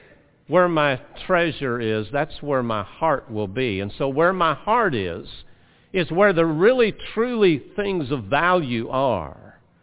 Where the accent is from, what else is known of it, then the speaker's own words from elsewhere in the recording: United States; And I do have an earthly citizenship. I am an American citizen.